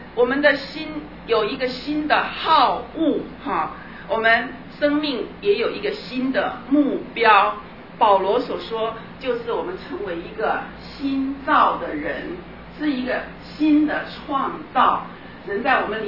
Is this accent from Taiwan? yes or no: yes; Taiwan; 我们中国人，我不知道在中国大陆，我们在台湾